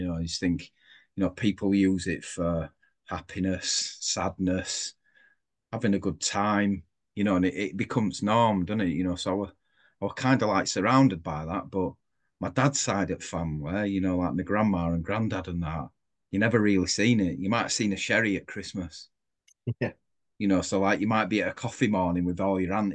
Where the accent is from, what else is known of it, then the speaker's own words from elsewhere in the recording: Brighouse, Yorkshire and the Humber, United Kingdom; So, I grew up in Brighouse in West Yorkshire, and I'm 50 this year. I'm 50 in 12 weeks.